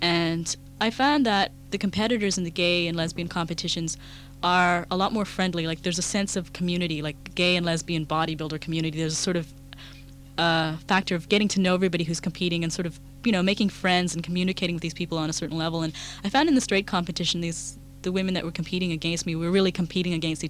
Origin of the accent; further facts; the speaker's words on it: Montreal, Quebec, Canada; born there; because I was born here in Montreal, and, you know, it's my town